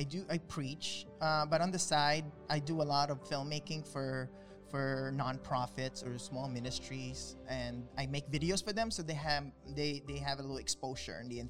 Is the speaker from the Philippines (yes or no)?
yes; Negros Island Region, Philippines; I'm from Negros.